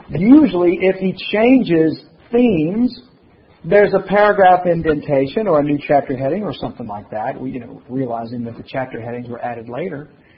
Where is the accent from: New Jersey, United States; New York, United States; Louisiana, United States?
Louisiana, United States; Unless I just don't understand English, and that's very possible since I'm from Louisiana.